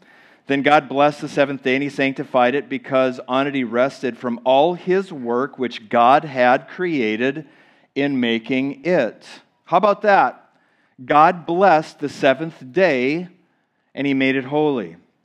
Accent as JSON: {"language": "English", "region": "Minnesota", "country": "United States", "tie": "born or raised there", "said": "I grew up on a farm out in the country. I mention this from time to time. I grew up in Minnesota, and I thank the Lord for the privilege."}